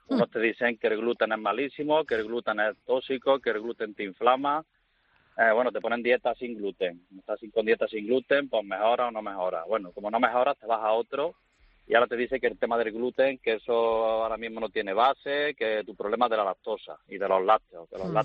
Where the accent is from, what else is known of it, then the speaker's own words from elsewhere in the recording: Córdoba, Andalusia, Spain; de Córdoba. Soy fisioterapeuta